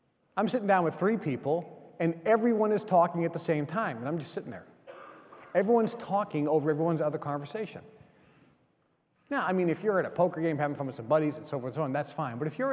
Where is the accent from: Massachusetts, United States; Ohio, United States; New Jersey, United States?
Massachusetts, United States; Lynn; I grew up in Lynn, Massachusetts. I went to high school.